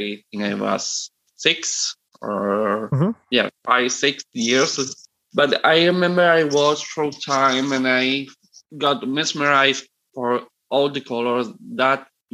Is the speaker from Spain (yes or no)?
yes; Andalusia, Spain; I'm from the south. I'm from Andalusia.